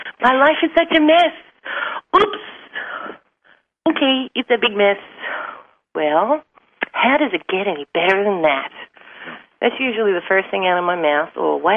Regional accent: Australia; I'm from Australia.

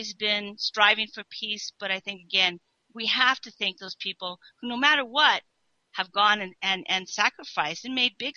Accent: United States; born there; I sat there and I thank God that I was born in America

